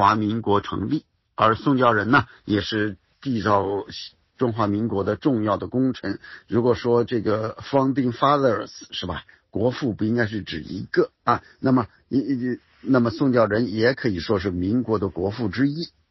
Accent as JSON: {"language": "Chinese", "country": "China", "said": "我们中国人是千百年来好几千年在皇权专制下生活的"}